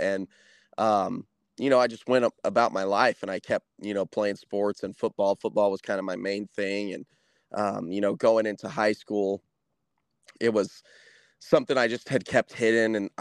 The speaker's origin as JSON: {"language": "English", "region": "Colorado", "country": "United States", "tie": "born or raised there", "said": "You know, I grew up here in Colorado singing and, you know, didn't start learning to play guitar until 2015"}